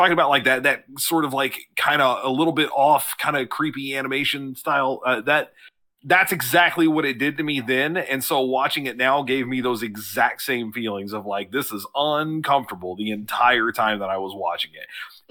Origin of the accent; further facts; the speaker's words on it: London, United Kingdom; I'm from London. Don't worry.